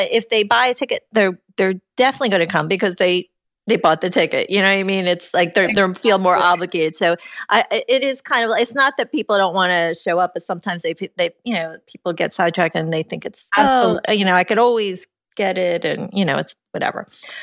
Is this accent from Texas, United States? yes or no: no; Ocean City, New Jersey, United States; I just yesterday was in my hometown, Ocean City. And my library in Ocean City is trying to get me to do a talk too.